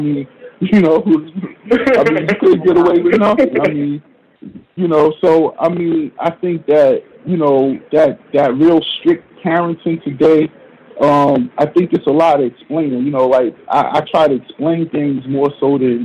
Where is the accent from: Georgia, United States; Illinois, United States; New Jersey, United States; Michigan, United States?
New Jersey, United States; it's nothing like where I grew up in Jersey, which was way worse, I think. But you know, at least we had houses